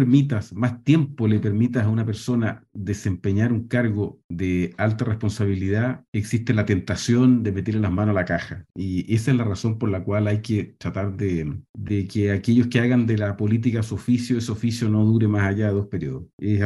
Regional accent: Chile

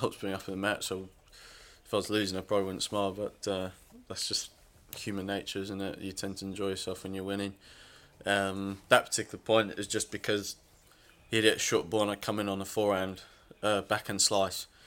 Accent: United Kingdom; As a Brit

